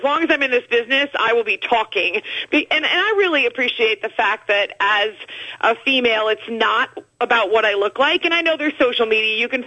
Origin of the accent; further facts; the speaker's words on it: Northeast, United States; And I grew up in the Northeast, and there was some college football